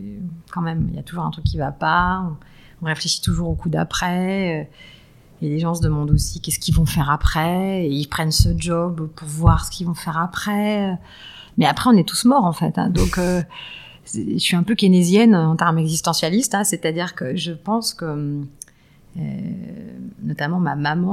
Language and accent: French; Île-de-France, France; J'ai grandi en banlieue nord, avec un papa ingénieur, une maman prof de lettres.